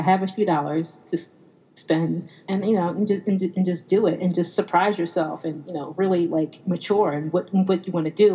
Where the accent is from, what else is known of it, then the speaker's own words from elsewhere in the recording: Philadelphia, Pennsylvania, United States; So yeah, since it was in Philly, and I'm from Philadelphia, so my mom was there